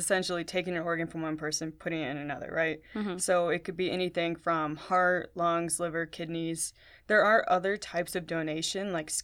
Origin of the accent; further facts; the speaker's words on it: San Diego, California, United States; I'm currently an M2, almost an M3. I was born and raised in San Diego, left to go to college in Dallas